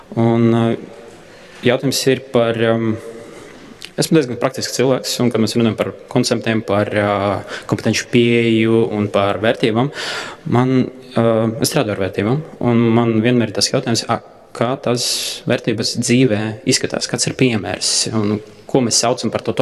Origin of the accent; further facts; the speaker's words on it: Liepāja, Courland, Latvia; Esmu no Liepājiem